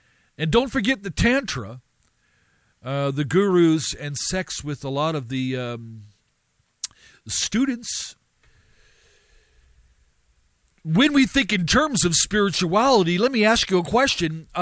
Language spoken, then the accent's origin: English; California, United States; I'm looking at him as a Californian